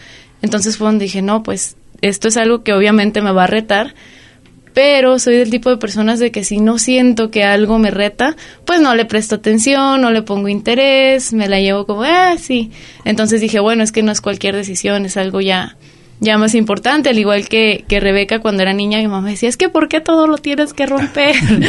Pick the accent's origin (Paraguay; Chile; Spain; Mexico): Mexico; Colotlán, Jalisco; Bueno, yo soy originaria aquí de Colotlán. Pues desde, no soy nacida aquí en Jalisco, pero desde que soy bebé mis papás aquí vivieron y pues aquí nos quedamos.